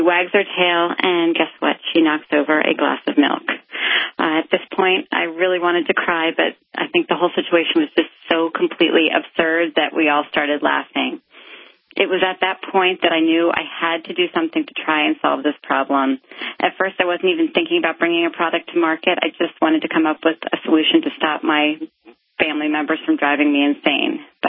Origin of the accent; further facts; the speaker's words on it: Washington, District of Columbia, United States; now in New York, United States; I grew up in the Washington, D.C. area and have been living just outside New York City for about the past 16 years.